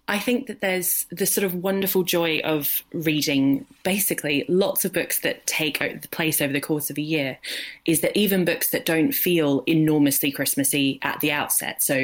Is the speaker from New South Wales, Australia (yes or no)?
no; Queensland, Australia; I grew up in Queensland, which is tropical.